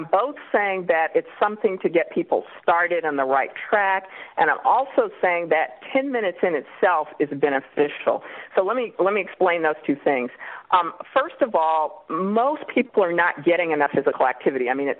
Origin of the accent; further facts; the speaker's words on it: Kansas City, Kansas, United States; moved away as an adult; Well, I'm from Kansas City, Kansas, originally. I went to Northwestern undergrad and went to Duke Medical School, and then I landed in California about 20 years ago